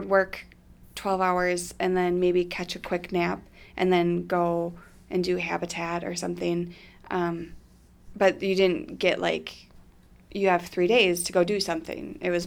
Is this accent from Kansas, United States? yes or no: no; Wisconsin Dells, Wisconsin, United States; I grew up in the Dells. There wasn't a lot of diversity there. I went to La Crosse.